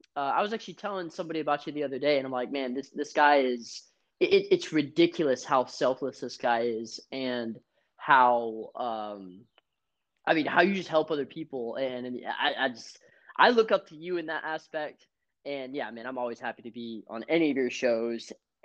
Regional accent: Houston, Texas, United States; I grew up in Houston, Texas. I'm actually a third generation Marine.

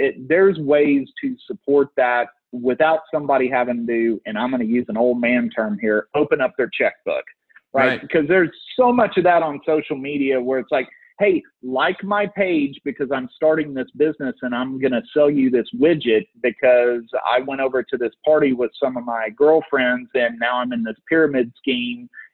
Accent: Texas, United States; He's from England. I'm from Texas.

